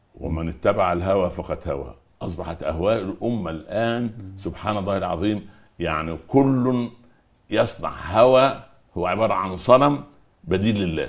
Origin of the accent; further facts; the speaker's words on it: Upper Egypt, Egypt; انا دخلت الجامعة جيت من الصعيد رجل صعيدي